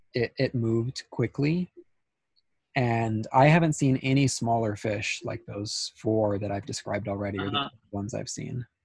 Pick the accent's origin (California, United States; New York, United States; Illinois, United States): California, United States; but I'm a Californian, and I'm up from Northern California, so I'm not afraid of cold water.